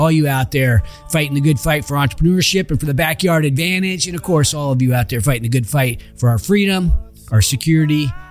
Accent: Roseville, California, United States; now in Loomis, United States; I grew up in Roseville, so I bought my burial plot in Roseville so I can overlook the football field

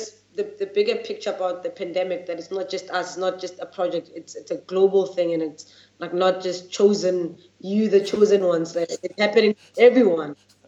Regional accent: Soweto, Gauteng, South Africa; No. I'm from Johannesburg. I'm from Soweto.

